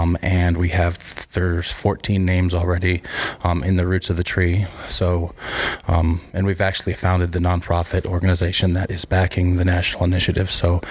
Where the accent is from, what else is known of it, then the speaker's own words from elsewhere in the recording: Alexis, Illinois, United States; I am an art and philosophy major. My hometown is Alexis, Illinois